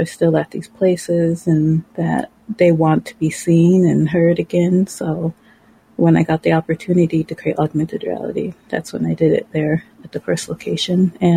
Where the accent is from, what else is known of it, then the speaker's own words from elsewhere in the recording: Minneapolis, Minnesota, United States; but I grew up here in Minnesota. I grew up in South Minneapolis at Little Earth